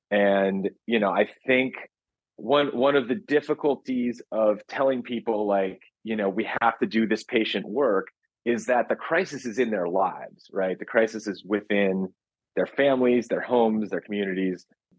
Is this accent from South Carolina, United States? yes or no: no; Ohio, United States; And I'm from Ohio, and I keep saying, like, the climate movement has to win Ohio